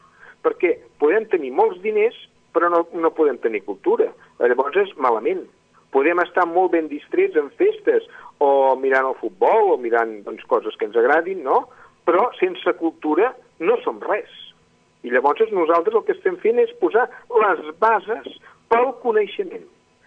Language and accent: Catalan; Catalonia, Spain; I això forma part també de la nostra identitat com a catalans, no?